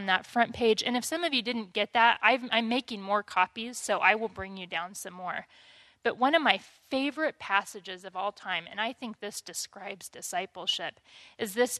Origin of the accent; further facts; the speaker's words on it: Missouri, United States; Missouri mannerisms. They would give me such a hard time when I'd get on the phone and call home and my accent would come back.